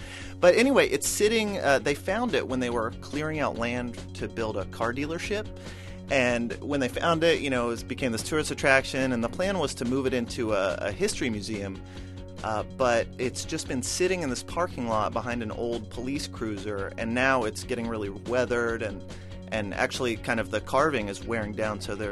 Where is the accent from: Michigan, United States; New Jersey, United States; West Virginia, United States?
West Virginia, United States; Charleston; This is from my hometown paper. This is the most popular at the Charleston Daily Mail in West Virginia.